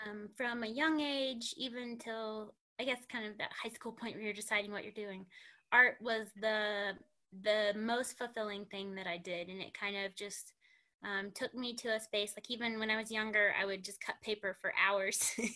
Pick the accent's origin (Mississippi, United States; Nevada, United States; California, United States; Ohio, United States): Mississippi, United States; I am the youngest of seven children. I grew up in Mississippi on a rural farm in Oktibbeha County.